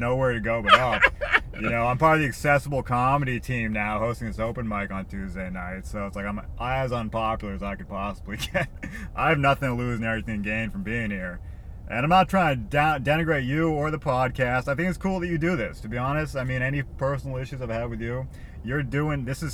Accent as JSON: {"language": "English", "town": "Boston", "region": "Massachusetts", "country": "United States", "said": "I'm from Boston, and in my neighborhood, people called me"}